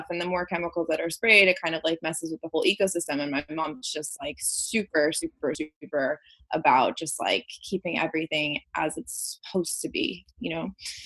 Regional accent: Colorado, United States; So I grew up in Colorado, about, let's say, like 20 minutes east of Boulder.

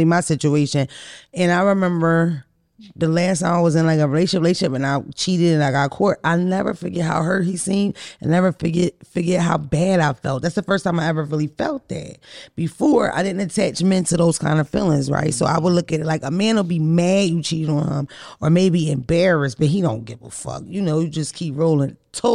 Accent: Philadelphia, Pennsylvania, United States; I mean, I'm from Philly. Everybody raps. Right. Everybody in Philadelphia rap.

